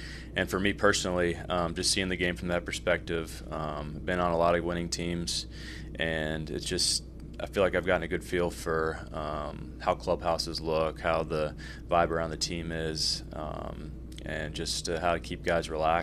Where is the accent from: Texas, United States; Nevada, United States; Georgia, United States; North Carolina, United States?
North Carolina, United States; also born or lived in Pennsylvania; Yeah, so I grew up in North Carolina. I was born in Pennsylvania. Went to college at the University of North Carolina.